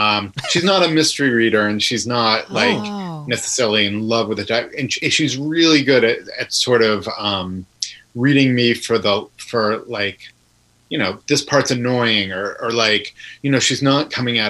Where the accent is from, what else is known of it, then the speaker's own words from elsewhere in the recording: Boston, Massachusetts, United States; I'm from Boston, and Boston just put up a statue, a really cool statue of Edgar Allan Poe.